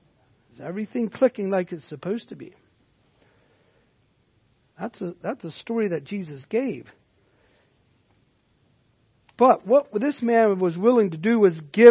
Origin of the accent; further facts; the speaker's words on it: Robinsonia, Pennsylvania, United States; And I grew up in Robinsonia for the first couple years of my life, near where is currently buried a treasure.